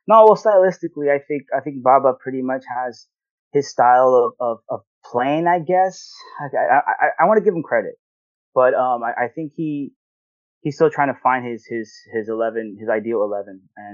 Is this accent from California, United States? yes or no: yes; San Diego, California, United States; also because I'm from San Diego, and, you know, we're about to have a team now here.